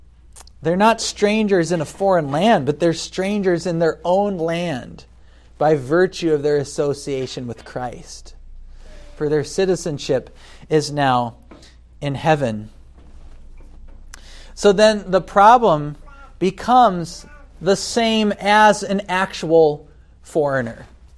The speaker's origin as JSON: {"language": "English", "country": "United States", "said": "I mean, as an American, we see the same thing in America."}